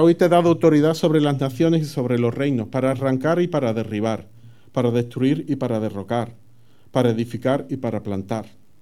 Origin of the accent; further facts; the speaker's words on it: Andalusia, Spain; Mi pueblo es pequeño y no es como esto, ¿no?, que aquí se edifica en todos sitios. Allí no se edifica tanto. está metido en el interior de Andalucía